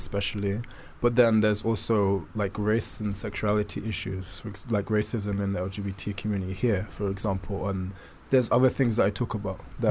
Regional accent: London, United Kingdom; being born and raised in London and growing up in, growing up here, but then kind of having the background of being West African

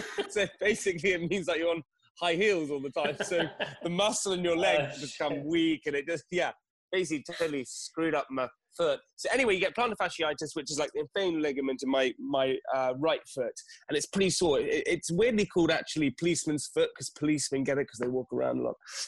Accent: United Kingdom; And being British, you just continue on.

